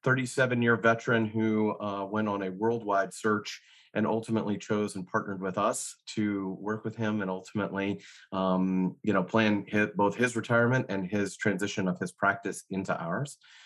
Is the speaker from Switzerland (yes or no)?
no; Nashville, Tennessee, United States; I used to tell someone that I was from Nashville, fourth generation native Nashvillian, and I was a unicorn.